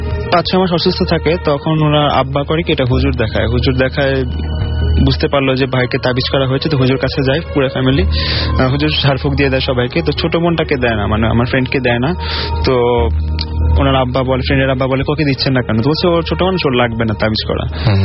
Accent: Kathalbagan, Dhaka Division, Bangladesh; আমি বর্তমানে ইউলাভে MBA second semester পড়ছি, আমি কাঠসালবাগান থেকে এসেছি।

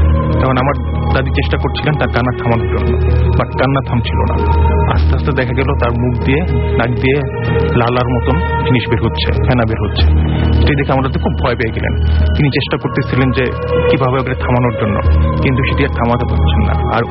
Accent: Muradnagar, Chittagong Division, Bangladesh; আমাদের গ্রামের বাড়ি হচ্ছে কুমিল্লার মুরাদনগর থানাতে।

